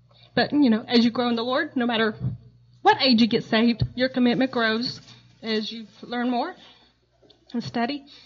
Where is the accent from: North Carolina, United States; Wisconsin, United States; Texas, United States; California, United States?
North Carolina, United States; Charlotte; I grew up in Charlotte.